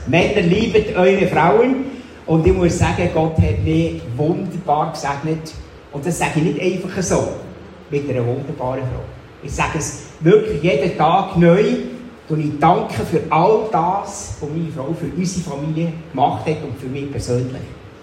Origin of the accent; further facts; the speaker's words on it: Switzerland; also born or lived in Waldkirch / Köniz / Zurich / Geneva; Also wir 5 Kinder sind in der ganzen Schweiz aufgewachsen. Geboren bin ich in Waldkirch, dann in Köniz und dann in Zürich, dann in Genf und dann in Münzigen.